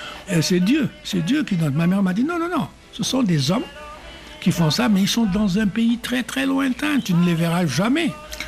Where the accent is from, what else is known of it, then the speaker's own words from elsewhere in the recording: Senegal; je suis sénégalais, français. Mais d'âme, d'esprit, culturellement, je sais que je suis assez cubain.